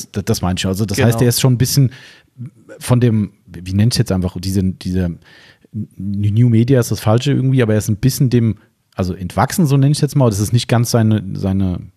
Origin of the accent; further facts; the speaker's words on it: Germany; ich spreche Deutsch. Ja klar, wir sind ja aus Deutschland alle.